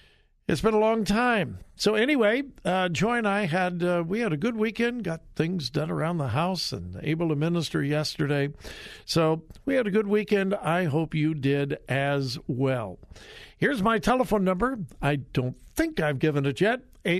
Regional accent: California, United States; Okay, I'm from Southern California, and I grew up being a USC fan.

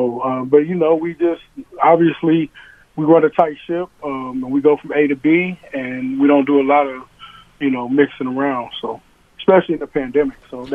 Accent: Minneapolis, Minnesota, United States; Well, I grew up in North Minneapolis, so back then they had a unit called the Gang Task Force

